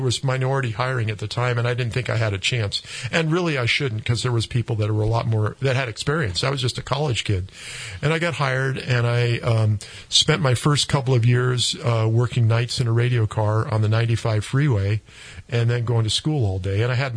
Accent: Connecticut, United States; born or raised there; moved away; also born or lived in Maryland

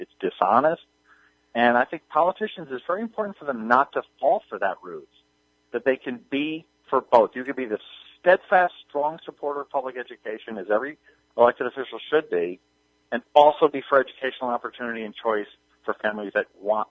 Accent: New York, United States; And I've talked to many Democrats, particularly in my home state of New York, and they know this.

